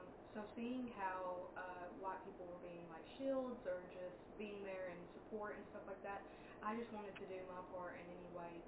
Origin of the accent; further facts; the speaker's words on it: Hazard, Kentucky, United States; born there; I'm 23 years old, and I was born in Hazard, Kentucky.